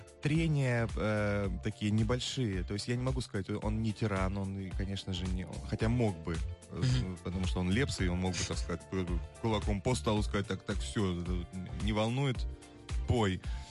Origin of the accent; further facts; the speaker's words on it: Ukraine; несмотря на то, что я там, выходец из Украины